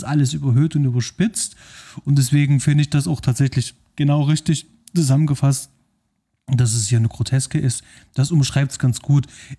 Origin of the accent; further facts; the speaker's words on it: Leipzig, Saxony, Germany; als Leipziger